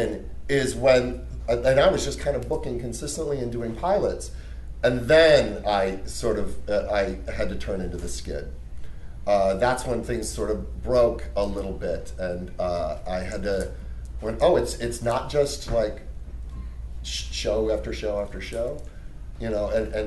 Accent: Chicago, Illinois, United States; when I get out of college, I'm going back, because I grew up in Chicago, so I'm going to go move downtown and I'm going to get into Second City

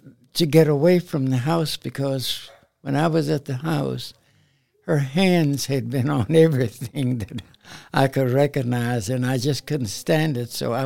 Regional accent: United States; Yes, I was.

